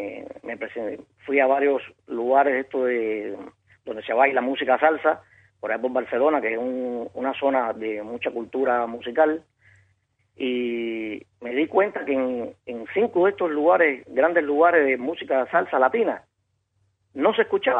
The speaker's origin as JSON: {"language": "Spanish", "country": "Cuba", "said": "oye, yo soy cubano."}